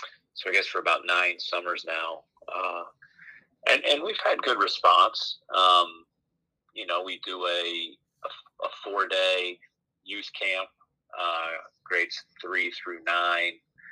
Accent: Cincinnati, Ohio, United States; Yeah, I grew up in Cincinnati. I went to Cincinnati LaSalle, played for Dan Fleming down there.

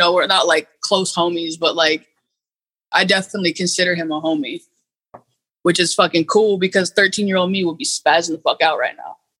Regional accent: Eureka, California, United States; I grew up in Eureka, you know, in the same neighborhood, and, you know, I grew up on over like near Winco and the projects over there.

